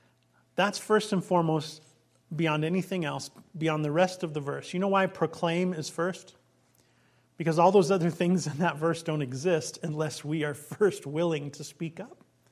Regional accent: Illinois, United States; I grew up right outside Chicago, in kind of a suburb outside Chicago.

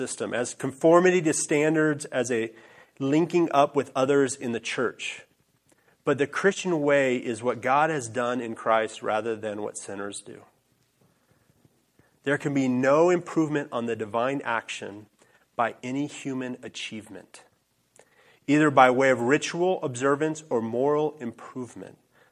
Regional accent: Mexico; so in Mexico, I grew up in Mexico on the mission field.

